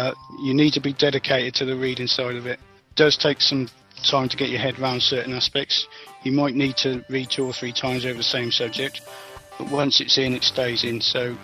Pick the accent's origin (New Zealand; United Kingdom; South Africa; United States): United Kingdom; Didcot, South East England; I'm from Didcot, just outside Oxford